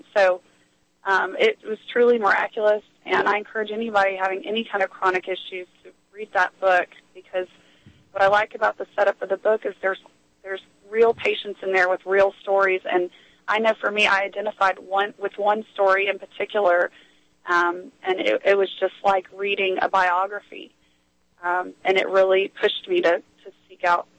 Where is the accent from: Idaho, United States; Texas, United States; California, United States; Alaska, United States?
Texas, United States; And it just so happened that he was in my home state of Texas, thankfully.